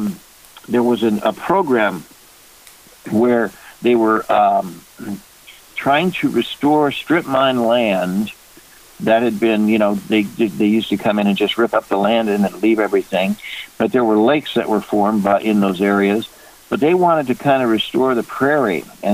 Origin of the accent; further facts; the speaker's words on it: Peoria, Illinois, United States; I'm from Peoria, Illinois.